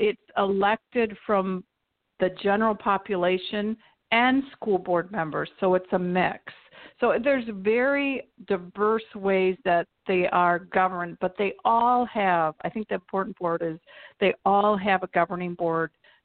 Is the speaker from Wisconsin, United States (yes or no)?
yes; Wisconsin, United States; in my home state of Wisconsin